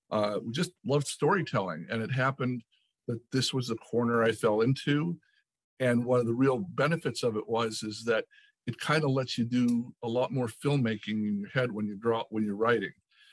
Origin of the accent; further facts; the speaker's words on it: Tennessee, United States; It's like, I grew up in East Tennessee.